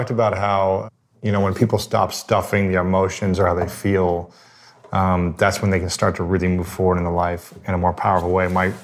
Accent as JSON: {"language": "English", "region": "Midwest", "country": "United States", "tie": "born or raised there", "said": "for the most of the men that I grew up with in the Midwest, and I traveled around, I played sports in a lot of different teams in different states in the Midwest."}